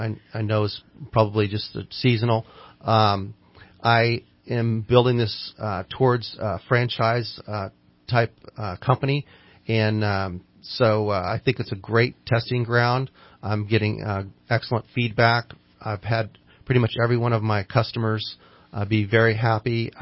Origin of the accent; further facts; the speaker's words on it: Midwest, United States; I grew up in the Midwest, and Redding just kind of reminds me of going back in time